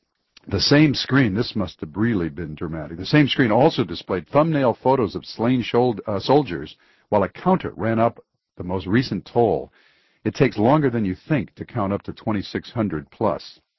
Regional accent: Detroit, Michigan, United States; Or if you're listening in Detroit, on my hometown, on WDTW

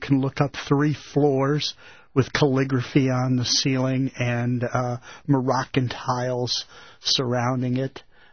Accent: Brooklyn, New York, United States; born there; And I was born in Brooklyn, New York, so I said, to Brooklyn?

